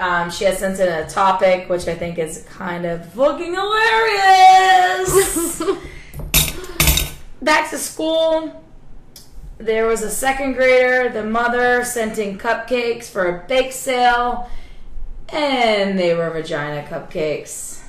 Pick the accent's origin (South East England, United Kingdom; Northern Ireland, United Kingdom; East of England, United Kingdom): East of England, United Kingdom; Hey, you're from Gloucester, I'm from Essex.